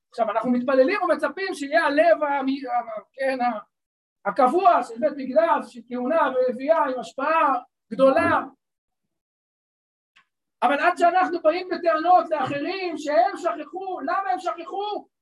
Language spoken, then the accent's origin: Hebrew; Beit El, West Bank, Palestine; אני גדלתי בבית אלבית. דוסים, באמת, יש לי רק הכרת הטוב. גדלתי שם סביב הישיבה, באמת נפלא.